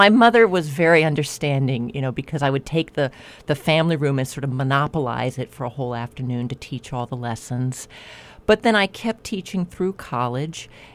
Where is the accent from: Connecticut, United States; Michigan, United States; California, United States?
California, United States; also born or lived in England / Japan; We grew up living in Southern California, but I also lived in England for a year, and I lived in Japan for 6 months